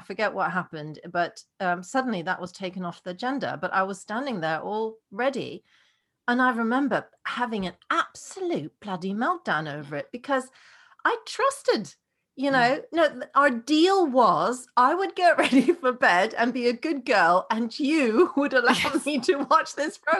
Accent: Oslo, Norway; I grew up in Norway, in Oslo, and it was quite a strict, sort of fairly formal kind of upbringing.

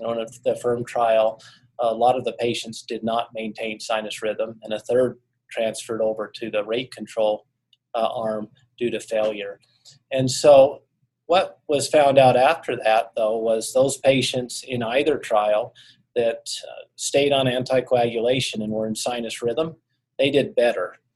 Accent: Logan, Utah, United States; Sure. I'm from Utah originally, Logan, Utah.

